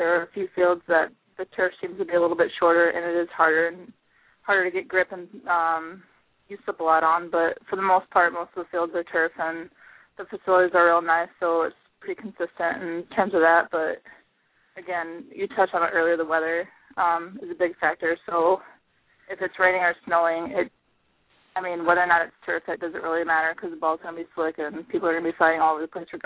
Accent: California, United States; I grew up in California, and I played in Pop Warner out there for 14 years.

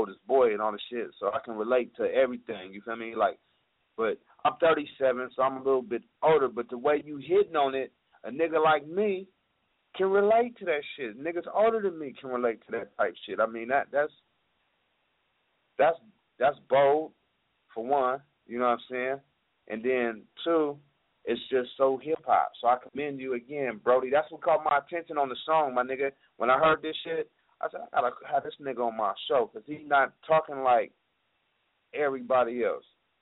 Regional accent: California, United States; She from Bakersfield, but she moved to the Bay. I was raised in the Bay, right?

